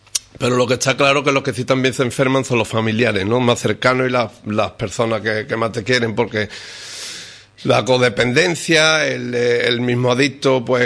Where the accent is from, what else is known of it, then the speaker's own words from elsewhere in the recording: Jerez de la Frontera, Andalusia, Spain; No, pues yo digo que soy de provincia de Cádiz.